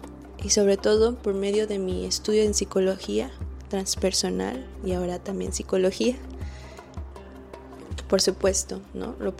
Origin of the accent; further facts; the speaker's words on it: Guadalajara, Jalisco, Mexico; born there; yo nací en Guadalajara, en México